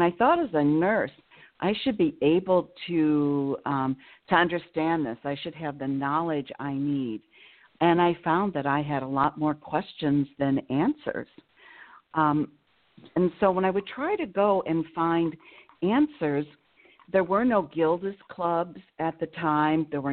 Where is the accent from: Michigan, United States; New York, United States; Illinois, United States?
Illinois, United States; born there; now in Madison, United States; I live in Madison, Wisconsin, and that's where I'm calling from. I was born in Illinois.